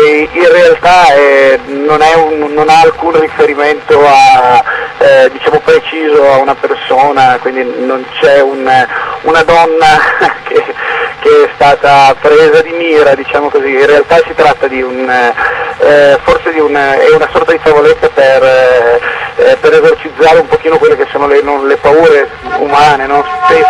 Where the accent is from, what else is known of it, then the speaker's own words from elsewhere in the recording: Piedmont, Italy; siamo piemontesi, questo già per dare una collocazione territoriale, quindi veniamo dalle province di Cuneo e Torino, insomma siamo un po' equamente divisi.